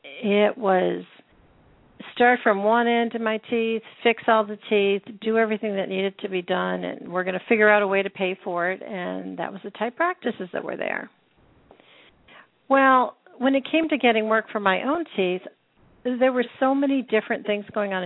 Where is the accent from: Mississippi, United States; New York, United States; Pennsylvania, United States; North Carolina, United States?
Pennsylvania, United States; I know when I grew up in Pennsylvania, everybody would just walk down to the corner dentist, he would take care of your teeth, and you walked home, and that was after school.